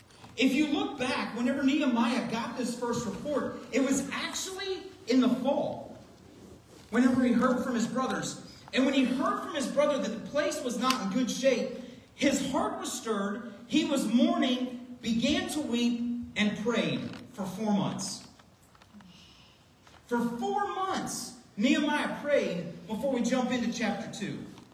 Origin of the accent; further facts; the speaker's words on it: East Coast, United States; Now look, I don't know all the history, right? I'm from the East Coast.